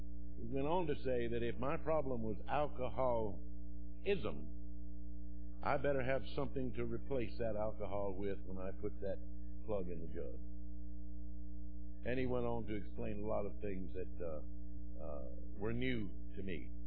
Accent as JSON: {"language": "English", "region": "Georgia", "country": "United States", "tie": "born or raised there", "said": "I was born in North Georgia, spent most of my life there"}